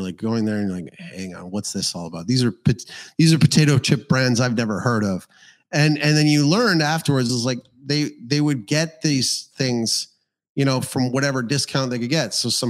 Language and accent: English; Calgary, Alberta, Canada; we had a place when I was growing up in Calgary, and it was our local.